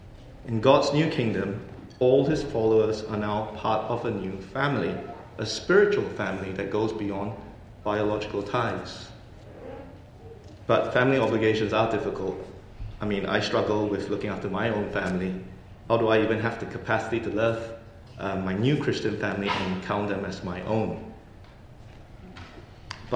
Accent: Malaysia; So I grew up in Malaysia in a society where filial piety is a core virtue.

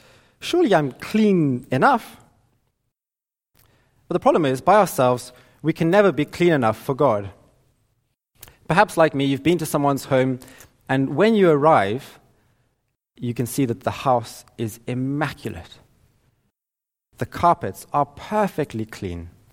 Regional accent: Zimbabwe; Growing up in Zimbabwe, we had a nice garden, and me and my brother would love going and playing games

